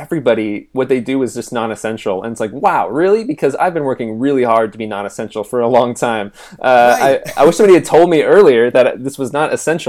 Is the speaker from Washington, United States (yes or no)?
yes; Renton, Washington, United States; born there; Okay, I was born in Renton, Washington, and I'm going to skip the first year of my life because I don't really recall it.